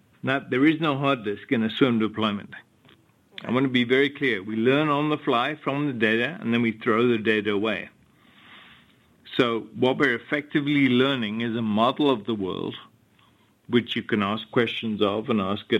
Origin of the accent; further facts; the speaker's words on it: United States; at least as an American, there's a very high probability that your data is out there somewhere